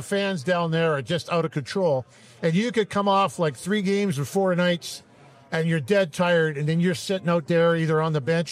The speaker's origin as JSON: {"language": "English", "town": "Newmarket", "region": "Ontario", "country": "Canada", "tie": "born or raised there", "said": "When I came off to see my parents, there had to be like about 100 people from Newmarket there, and so that was pretty special."}